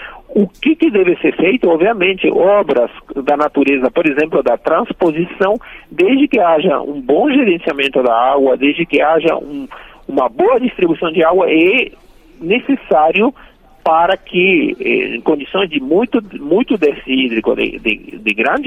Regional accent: Argentina; now in Brazil; Eu sou argentino, mas eu moro 30 anos no Brasil.

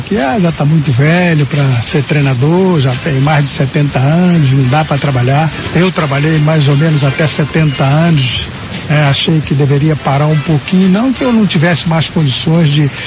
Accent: Rio de Janeiro, Brazil; Desde garoto, eu nasci ali em Santo Cristo, zona portuária de Santo Cristo. Então, já jogava como garoto ali, 9 anos, 8 anos

